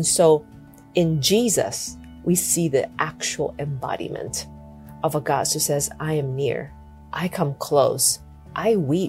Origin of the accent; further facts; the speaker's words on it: Nicaragua; English is a second language; moved away as an adult; now in United States; it was my life growing up in Nicaragua in the 80s and 90s. I grew up there up until the age of 18 when I moved to the U.S. to go to college.